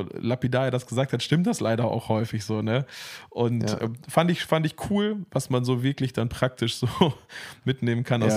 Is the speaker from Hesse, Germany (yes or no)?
no; Bielefeld, North Rhine-Westphalia, Germany; ich komme aus Bielefeld.